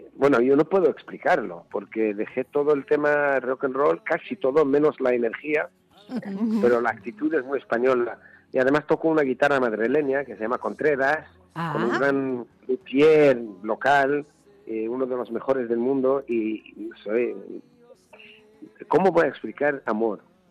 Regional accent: Israel; Spanish is a second language; israelíes también no creen que tienen buena cultura, o, ¿sabes? No apreciamos lo que tenemos. Yo, como un extranjero

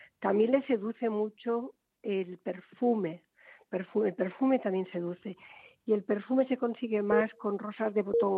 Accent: Valencia, Valencian Community, Spain; En un clima como como el meridional, yo soy de Valencia

